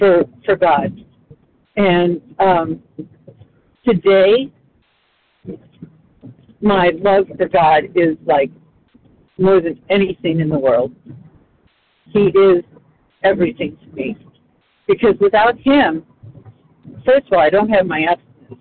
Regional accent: Plano, Texas, United States; and I'm from Texas, Plano, Texas, just outside Dallas.

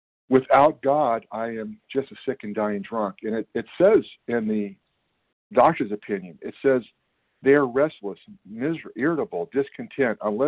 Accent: California, United States; I'm from California.

